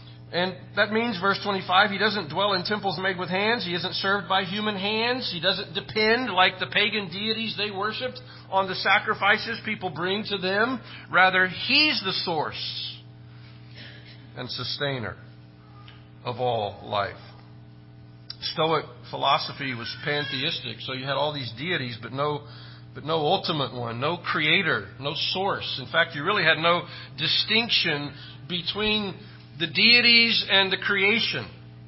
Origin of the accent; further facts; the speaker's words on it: Nacogdoches, Texas, United States; born there; This is why I was born in 1961 in Nacogdoches, Texas.